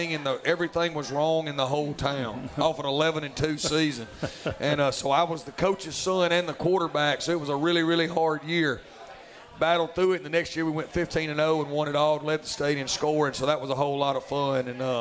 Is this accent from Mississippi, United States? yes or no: yes; Amory, Mississippi, United States; I love Amory. I'm glad I'm from Amory. You couldn't pay me $1 million to move back home.